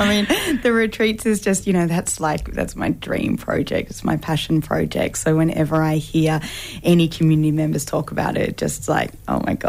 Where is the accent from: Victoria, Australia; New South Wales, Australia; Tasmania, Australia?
Victoria, Australia; Melbourne; now in Queensland, Australia; So I'm a Yorta Yorta and Wiradjuri woman, born and raised on Kulin country in Melbourne, and I moved up to Queensland last year to launch these retreats.